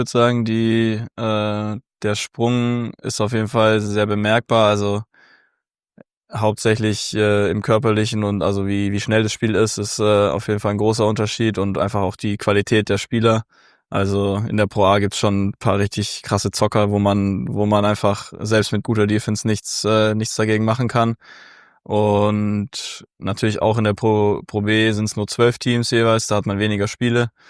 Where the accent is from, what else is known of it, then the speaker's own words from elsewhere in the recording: Augsburg, Bavaria, Germany; Also ich habe angefangen beim TV Augsburg, wo ich herkomme.